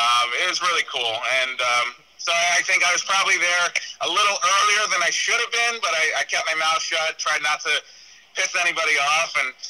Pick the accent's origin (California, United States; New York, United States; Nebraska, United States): New York, United States; I'm a 14, 15-year-old growing up in Wolfsburg, New York.